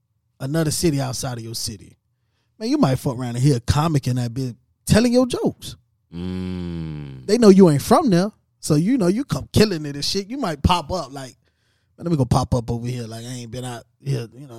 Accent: Tampa, Florida, United States; I'm from Tampa.

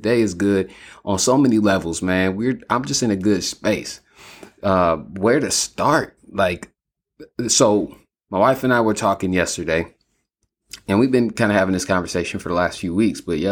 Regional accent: California, United States; moved away; And y'all know I'm from California, but because we moved

